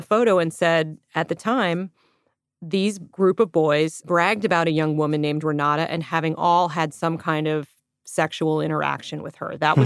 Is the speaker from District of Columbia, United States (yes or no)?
yes; Washington, District of Columbia, United States; I grew up in Washington, D.C. and went to one of the all-girls schools in that area.